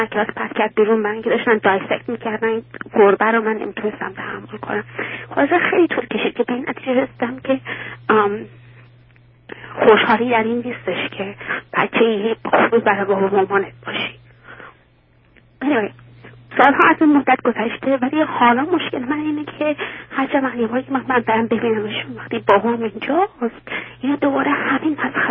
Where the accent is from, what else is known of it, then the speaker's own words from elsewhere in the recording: Iran; moved away as an adult; من 18 سالم که شد از ایران اومدم بیرون